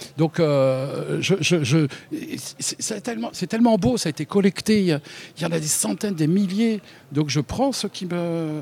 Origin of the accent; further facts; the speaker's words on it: Kabylie, Algeria; J'ai eu la chance de vivre mon enfance donc en Kabylie, c'était dans les années, je suis de 53, voilà, ça te donne une idée de l'âge